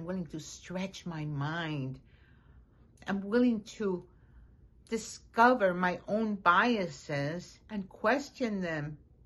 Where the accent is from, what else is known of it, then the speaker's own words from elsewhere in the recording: Miami, Florida, United States; I never felt that I truly belonged as a Cuban or as an American.